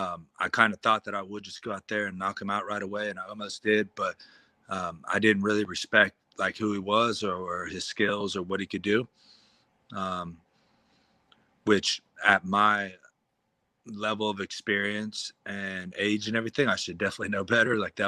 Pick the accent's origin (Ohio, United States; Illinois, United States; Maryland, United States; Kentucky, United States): Ohio, United States; Columbus; I actually took that fight only because it was supposed to be here in Columbus, Ohio, my hometown.